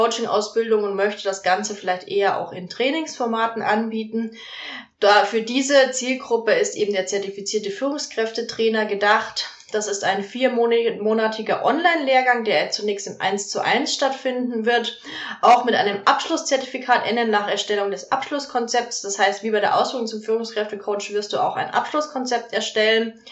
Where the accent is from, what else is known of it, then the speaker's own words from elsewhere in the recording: Neuburg an der Donau, Bavaria, Germany; es gibt vier Präsenztage in Neuburg an der Donau, in meiner Heimatstadt